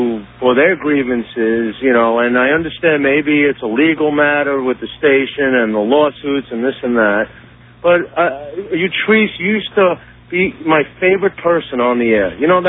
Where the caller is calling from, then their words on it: Manhattan, New York, United States; I'm calling from Manhattan.